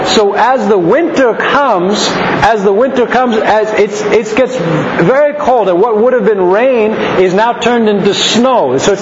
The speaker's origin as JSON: {"language": "English", "region": "Nebraska", "country": "United States", "tie": "born there", "said": "in my dad's from Nebraska. I was born actually in Nebraska."}